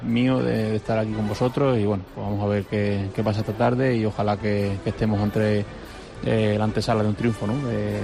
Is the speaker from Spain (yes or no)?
yes; Albacete, Castilla-La Mancha, Spain; estar aquí otra vez en Albacete, en mi tierra